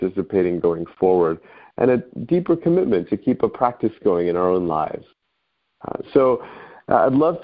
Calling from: Berkeley, California, United States; I'm calling in from Berkeley today

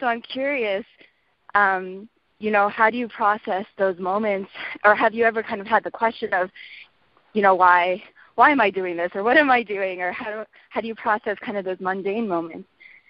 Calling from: California, United States; Hi, Anne. … I'm calling in from California.

